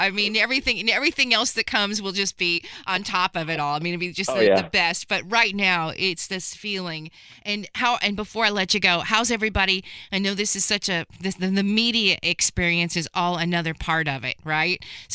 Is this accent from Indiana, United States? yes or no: yes; Knightstown, Indiana, United States; Hagerstown, I grew up in Knightstown, so Hagerstown, I'm very familiar with, just a little under 2,000